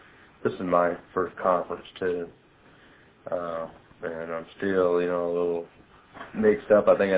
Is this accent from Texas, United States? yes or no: yes; Houston, Texas, United States; I'm an addict from Houston.